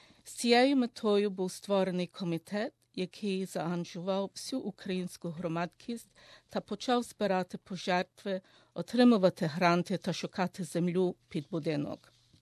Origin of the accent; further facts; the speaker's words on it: Melbourne, Victoria, Australia; Я з Мельбурну і я голова дирекції «Калини» і одна з 9 директорів.